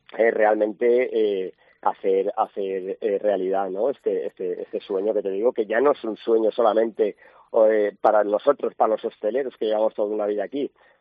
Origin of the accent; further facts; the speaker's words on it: Valencian Community, Spain; como buenos valencianos y defensores de nuestra tierra que somos